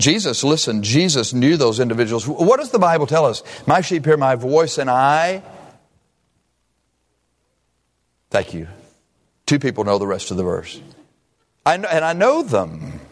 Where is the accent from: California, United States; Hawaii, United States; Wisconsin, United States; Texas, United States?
Texas, United States; Beeville; I said, I'm from Beeville, a city there in Texas between San Antonio and Corpus Christi.